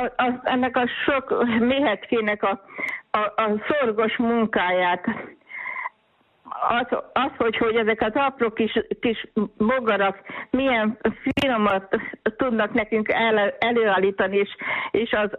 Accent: Gyapa, Tolna, Hungary; mi Paks mellett gyapán nőttem fel, 19 éves koromban jöttem Péhez Dunakömlődbe

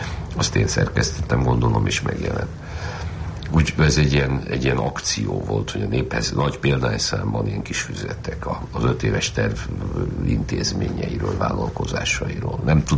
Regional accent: Oradea, Bihor, Romania; Egyszer kiderült, hogy én nagyváradi vagyok, ő meg ugye ugrai, tehát Bihar megyei

